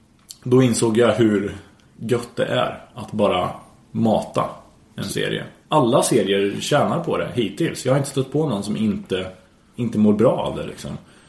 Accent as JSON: {"language": "Swedish", "region": "Värmland", "country": "Sweden", "said": "Förutom det så hör man skillnad på oss genom att jag är från Värmland"}